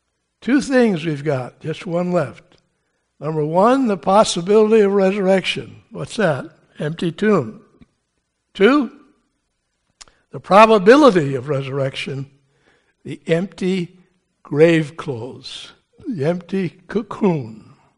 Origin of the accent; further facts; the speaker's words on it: Connecticut, United States; Actually, that was displayed here in Connecticut. Did you know that? Right down in my hometown.